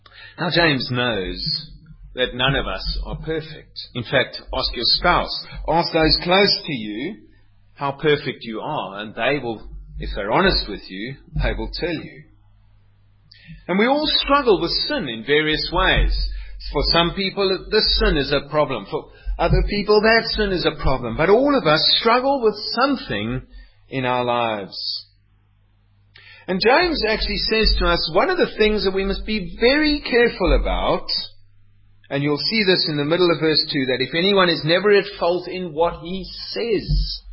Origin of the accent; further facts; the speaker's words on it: Cape Town, Western Cape, South Africa; I grew up in Cape Town, and often in the summer months, in the dry season, there would be a fire on the mountains